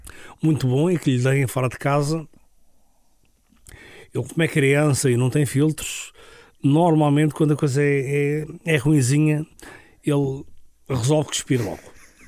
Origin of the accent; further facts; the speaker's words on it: Seixal, Setúbal, Portugal; born there; eu sou de uma família alentejana, apesar de não ter nascido no Alentejo, e toda a gente acha que eu nasci no Alentejo, mas não, eu nasci num concelho muito perto daqui